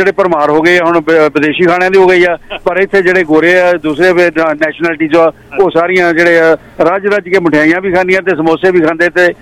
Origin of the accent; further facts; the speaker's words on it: Punjab, India; moved away; ਜਦੋਂ ਅਸੀਂ ਪਹਿਲਾਂ ਇੰਡੀਆ ਤੋਂ ਆਏ ਹਾਂ, ਪੰਜਾਬ ਤੋਂ ਆਏ ਹਾਂ